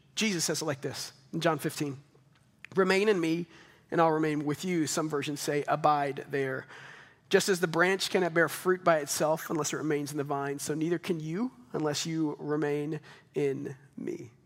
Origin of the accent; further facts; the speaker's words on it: Double Oak, Texas, United States; I never thought I'd live back in Double Oak again. I grew up in Double Oak, 2 miles down that way, you know?